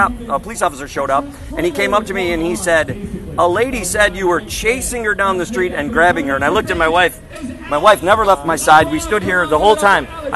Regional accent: Wisconsin, United States; We're from Wisconsin originally, but now we're full-time travelers.

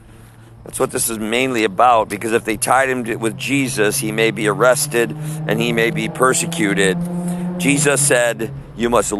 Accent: Wisconsin, United States; Like, I'm from Wisconsin, and a lot of people tell me I have an accent, a state in America here.

